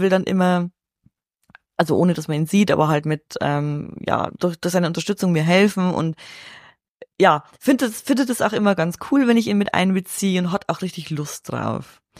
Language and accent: German; Regensburg, Bavaria, Germany; und bei uns ich komme aus Regensburg, wir haben ein Stadion mit 15.000 Plätzen